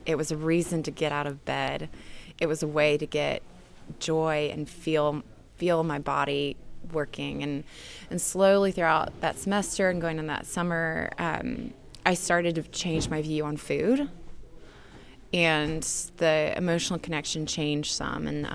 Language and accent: English; Nashville, Tennessee, United States; I am 26 years old, and I'm from Nashville, Tennessee.